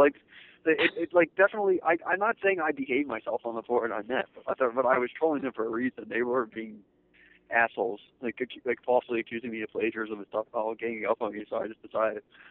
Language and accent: English; Northeast, United States; But I mean, I'm a Northeasterner. I'm not New Yorker, though.